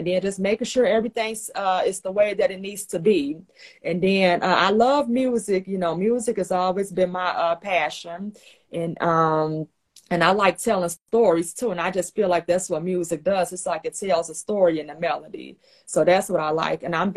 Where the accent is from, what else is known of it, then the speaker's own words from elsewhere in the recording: Chicago, Illinois, United States; I'm from Chicago.